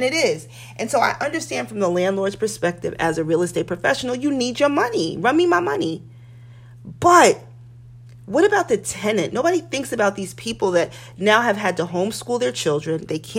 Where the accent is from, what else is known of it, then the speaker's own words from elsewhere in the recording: New York City, New York, United States; I grew up near Washington Square Park, right on Bleecker Street.